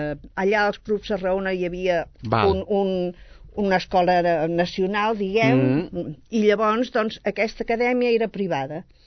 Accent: El Ronquillo, Andalusia, Spain; born there; now in Sabadell, Spain; Doncs jo vaig néixer a Sevilla, bueno, en un poblet que es deia el Ronquillo.

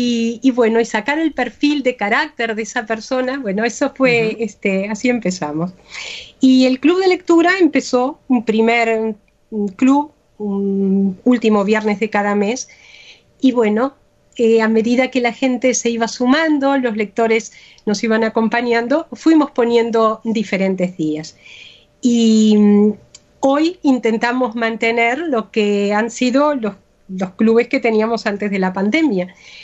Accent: Uruguay; now in Sabadell, Spain; cuando nos comentaban, ah, claro, una uruguaya, pues sí, le digo

